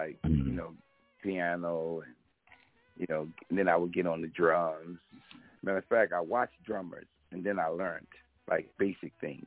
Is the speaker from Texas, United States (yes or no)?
no; Baltimore, Maryland, United States; I'm from originally from the Baltimore, Maryland area.